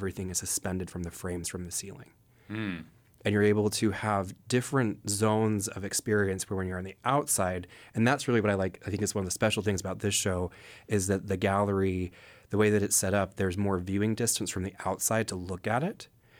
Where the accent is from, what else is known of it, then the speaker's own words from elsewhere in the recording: Kenai, Alaska, United States; where I grew up in Kenai with the volcanoes, with the tidal zones, with the belugas, with the hooligan, with the king, with all the different species of salmon.